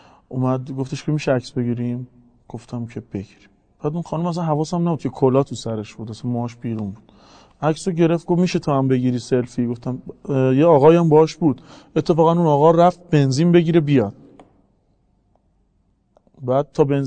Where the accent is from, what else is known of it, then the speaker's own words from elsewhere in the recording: Tehran, Tehran Province, Iran; من خودم چون بچه اونجایی هم که طرحه